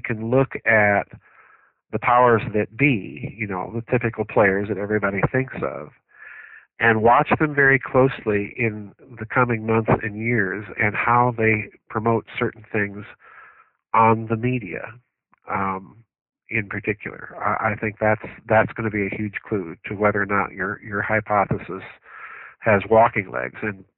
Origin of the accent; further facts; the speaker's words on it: South Dakota, United States; I'm an outsider. You know, I'm a hack from South Dakota looking at all this.